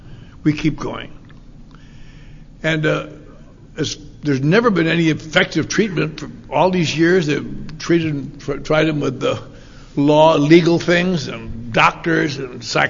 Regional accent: Wisconsin, United States; When I was a little boy I didn't know it, but I was growing up in Wisconsin

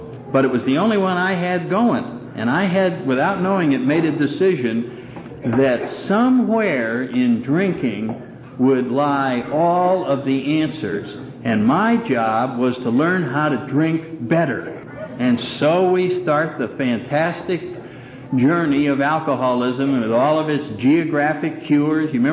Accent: New Haven, Connecticut, United States; I think of my first year drinking up in New Haven, Connecticut. That's my hometown. I went to the university there.

